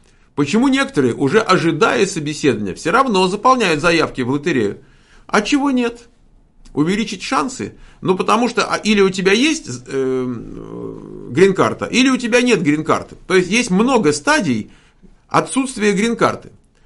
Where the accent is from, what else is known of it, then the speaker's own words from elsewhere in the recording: Novoamvrosiivske, Donetsk Oblast, Ukraine; born there; Родилась в Украине, в ПГТ, поселок городского типа, видимо, Новоамвросиевская.